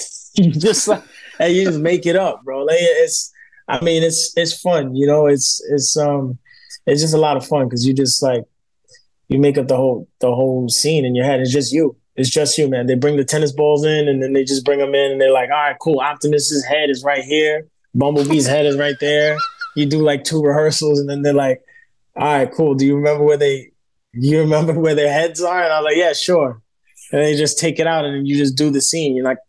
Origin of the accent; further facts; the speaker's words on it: New York City, New York, United States; because I'm from New York. You know, I grew up in Bushwick in Brooklyn